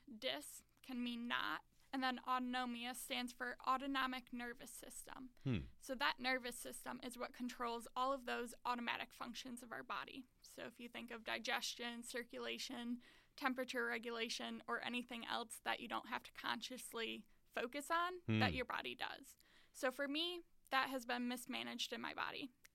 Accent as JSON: {"language": "English", "town": "Pewaukee", "region": "Wisconsin", "country": "United States", "tie": "born or raised there", "said": "So I grew up in Pewaukee, Wisconsin, and growing up, I was very active, involved with my community."}